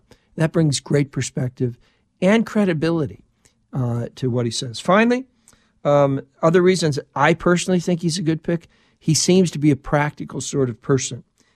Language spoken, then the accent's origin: English; United States; because I'm an American too, thinking in English